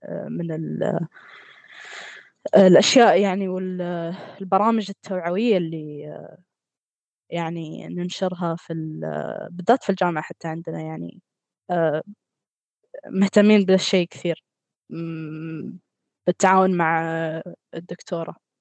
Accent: Qatar

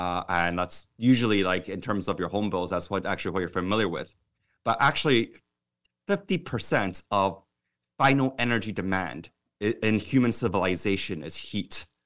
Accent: Taiwan; also born or lived in Scotland / South Korea; now in United States; I've been in the U.S. 20 years, but the first half of my life I spent overseas. I was born in Taiwan, grew up there, and in Scotland, and also in Korea.

